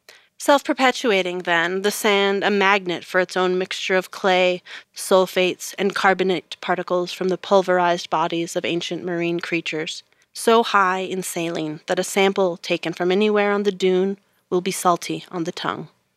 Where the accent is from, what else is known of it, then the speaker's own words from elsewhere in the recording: California, United States; I come from the Mojave Desert. I was born in Owens Valley, named for Owens Lake